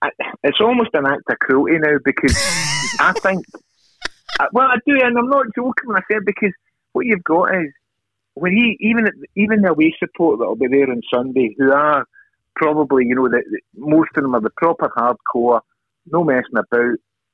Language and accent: English; Scotland, United Kingdom; Growing up in Scotland, at the time when I grew up, you had a second team.